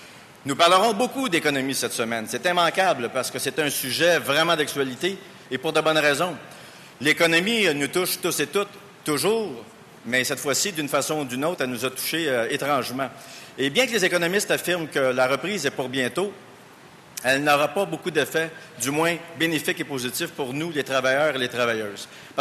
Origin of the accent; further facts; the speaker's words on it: Montreal, Quebec, Canada; Je viens de Montréal.